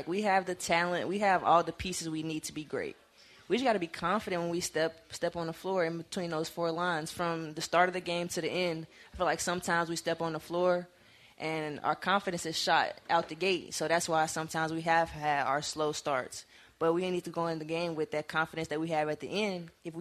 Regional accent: Gary, Indiana, United States; Gary, Indiana, also a very interesting place. I wouldn't lie, we don't have much.

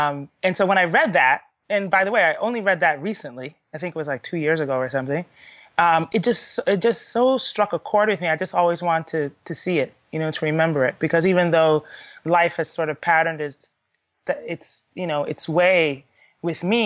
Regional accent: Connecticut, United States; born there; also born or lived in Ghana / Colorado; Well, so I was born in Connecticut. My dad was getting his PhD, or 2 PhDs in ethnomusicology and anthropology. He'd come from Ghana as a Fulbright scholar.

